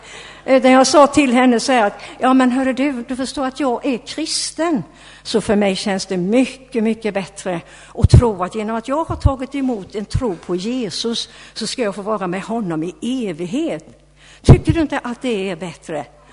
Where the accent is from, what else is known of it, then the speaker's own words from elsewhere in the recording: Huskvarna, Jönköping County, Sweden; jag brukar gå på de här New Age-mässorna som finns hemma i Jönköpingstrakten, alltså i Huskvarna då